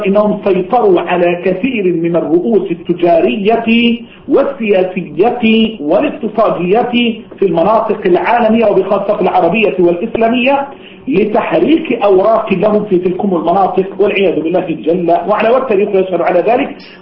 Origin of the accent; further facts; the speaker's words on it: Egypt; ورغم ذلك علاقات عندنا في مصر يمسك شبكات جاسوسية